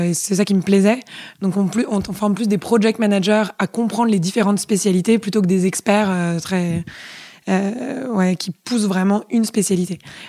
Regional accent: Paris, Île-de-France, France; Moi, je suis... hyper parisienne. J'ai passé toute mon enfance à Paris, dans le 4e arrondissement.

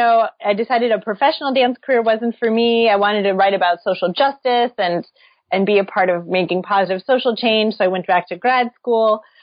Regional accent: St. Louis, Missouri, United States; So I grew up in St. Louis. And I started taking dance classes when I was 9 years old

